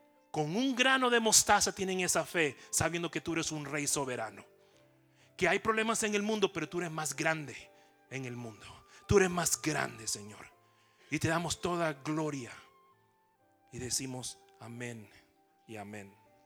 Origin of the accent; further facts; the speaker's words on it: Ecuador; Yo soy el único ecuatoriano aquí, ¿está bien?